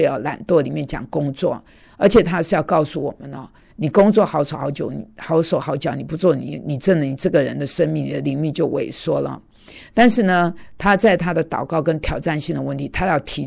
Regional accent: Taiwan; 反正我是从台湾来的，我关心台湾

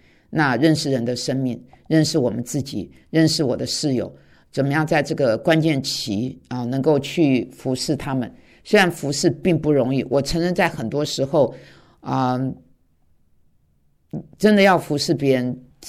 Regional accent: China; 这是我中国人

